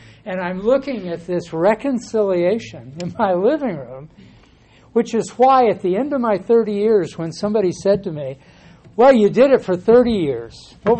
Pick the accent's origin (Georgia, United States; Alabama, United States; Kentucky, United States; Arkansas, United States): Arkansas, United States; It cut through all of the background that he had growing up in Tennessee, my background in Northeast Arkansas, his parents, my parents, his training, my training.